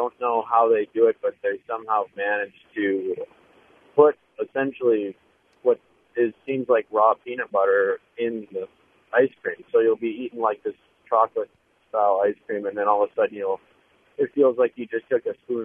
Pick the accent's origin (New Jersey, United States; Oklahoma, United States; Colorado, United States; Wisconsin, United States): Wisconsin, United States; I'm from Wisconsin, so I think I have a good palate for ice cream.